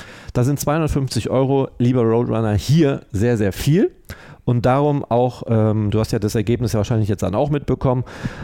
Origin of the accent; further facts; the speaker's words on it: Hamburg, Germany; Ich komme aus Hamburg